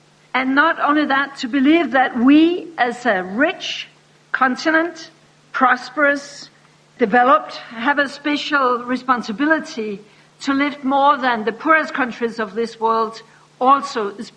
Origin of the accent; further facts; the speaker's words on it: Denmark; I come from Denmark.